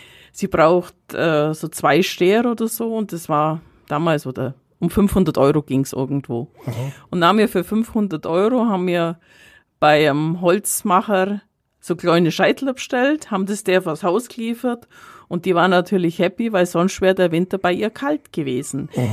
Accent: Kaufbeuren, Bavaria, Germany; born there; weil ich gebürtige Kaufbeurerin bin

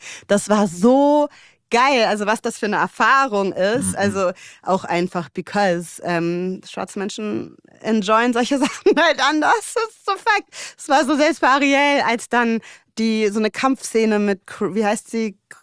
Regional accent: Hamburg, Germany; ich bin in Mümmelmannsberg aufgewachsen, im Hamburger Osten. Und das ist ein sehr, sehr migrantischer Stadtteil schon immer gewesen.

